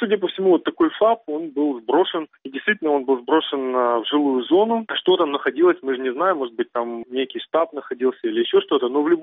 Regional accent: Ukraine; я не военный, я не из России, из Украины

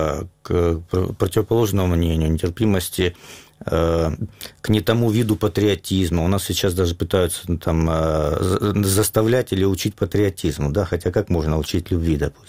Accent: East Ukraine, Ukraine; born there; я родился на Востоке русскоязычном

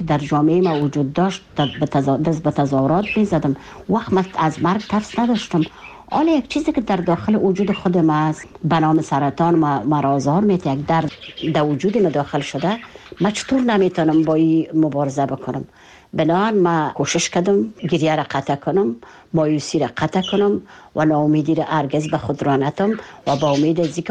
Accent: Kabul, Afghanistan

